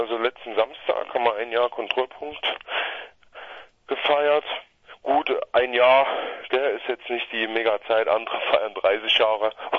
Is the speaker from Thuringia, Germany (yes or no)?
yes; Erfurt, Thuringia, Germany; die übrigens aus Erfurt sind, wo ich auch hier bin, aus der Nähe von Stotternheim